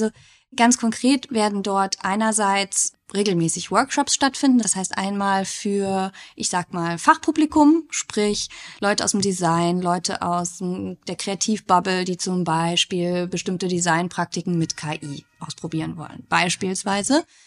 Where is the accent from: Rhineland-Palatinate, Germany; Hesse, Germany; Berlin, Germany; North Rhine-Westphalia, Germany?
Hesse, Germany; Ich muss gestehen, ich komme aus Nordhessen